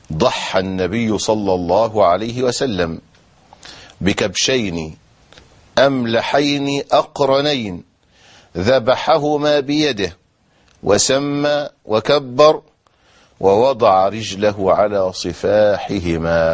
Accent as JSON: {"language": "Arabic", "country": "Egypt", "accent": "Egyptian colloquial Arabic", "said": "ونحن أحيانا في لهجتنا العامية المصرية نقول ضحية ضحية"}